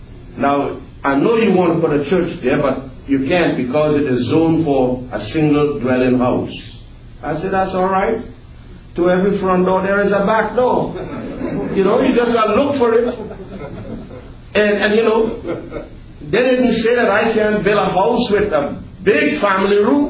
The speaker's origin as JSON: {"language": "English", "town": "Caroni", "country": "Trinidad & Tobago", "tie": "born or raised there", "said": "I was raised in the Carony area, born and raised in the Carony area. The village that I was raised in is in the middle of 5 villages now."}